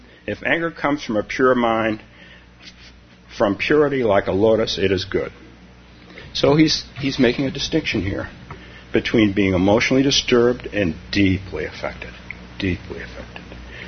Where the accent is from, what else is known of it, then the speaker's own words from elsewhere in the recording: West Coast, United States; I'm from the West Coast, and I went to Stanford University